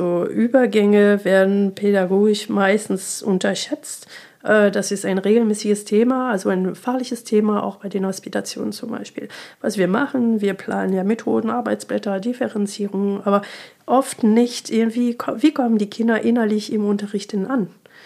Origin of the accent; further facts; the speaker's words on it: France; German is a second language; ich komme aus Frankreich, wie man es so schön hört.